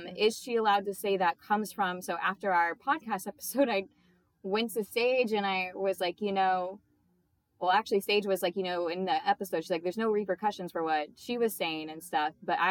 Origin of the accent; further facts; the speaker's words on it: Florida, United States; and I live in Florida, and we're both from Florida, which is how we know each other.